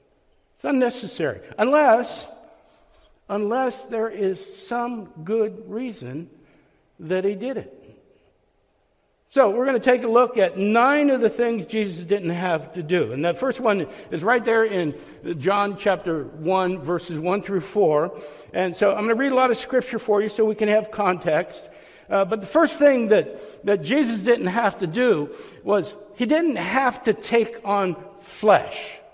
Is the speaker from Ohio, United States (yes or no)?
yes; Youngstown, Ohio, United States; moved away as an adult; I just want to share with you that I grew up in Youngstown, Ohio. I left when I was 19 years old. I met Kelly down in Orlando. We got married, came up here.